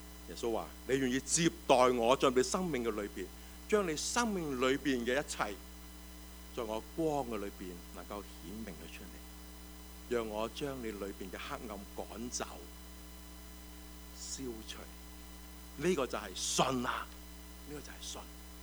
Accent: China; 我中国人就会想到西游记

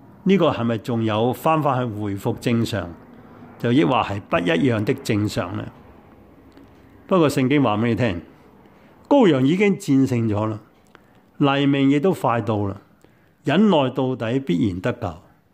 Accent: Hong Kong; 我们是香港来的，更加看到整个香港的乱局和改变

